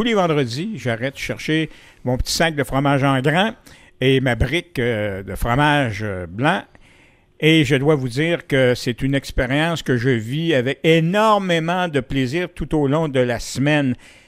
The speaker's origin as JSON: {"language": "French", "region": "Quebec", "country": "Canada", "said": "Quand c'est arrivé chez nous en Beauce, ça?"}